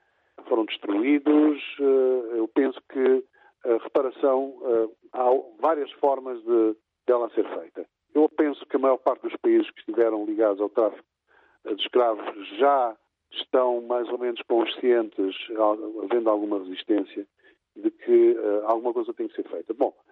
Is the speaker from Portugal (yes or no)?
no; Cape Verde; Nós, como cabo-verdianos, somos digamos, o fruto disso, do encontro de duas de várias culturas, não é? Europeias e africanas.